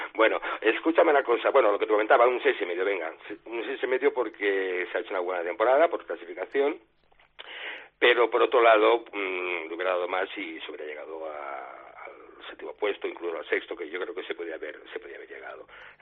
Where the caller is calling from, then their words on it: Argentona, Catalonia, Spain; de Argentona.